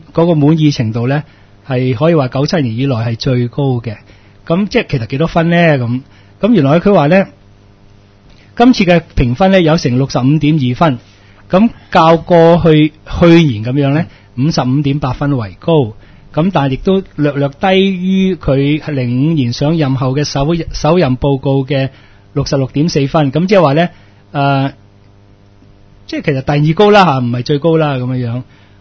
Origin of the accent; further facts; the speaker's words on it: Hong Kong; 同埋建议我哋香港人每一个人自己可以做啲乜嘢，令到呢个问题能够真正解决咧咁。